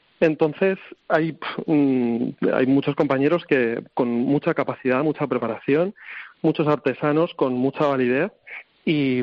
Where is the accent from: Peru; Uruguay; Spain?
Spain; Valencian Community; yo soy valenciano, me dedico a esto hace no mucho tiempo, 7 años, no soy una persona tampoco muy mayor